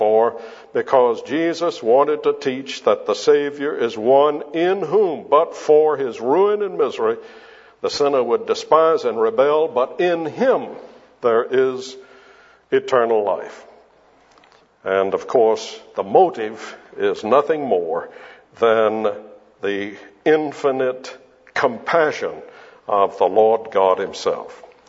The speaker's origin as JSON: {"language": "English", "town": "Birmingham", "region": "Alabama", "country": "United States", "tie": "born or raised there", "also_born_or_lived": "Charleston, United States", "said": "I grew up in the First Presbyterian Church in Birmingham, Alabama, and then later on in the First Presbyterian Church in Charleston, South Carolina."}